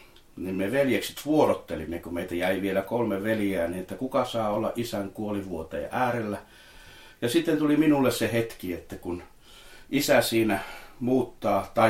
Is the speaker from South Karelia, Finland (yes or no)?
no; Heinävesi, North Karelia, Finland; born there; Olen syntynyt Heinävedellä, Savon vesistöjen äärellä